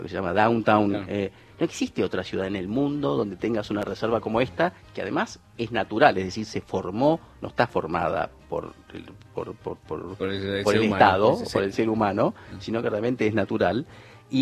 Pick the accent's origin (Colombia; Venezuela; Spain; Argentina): Argentina; Buenos Aires; como porteño